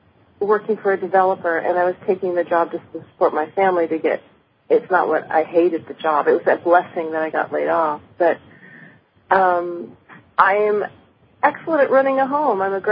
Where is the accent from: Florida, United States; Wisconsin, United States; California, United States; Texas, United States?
California, United States; I'm from California.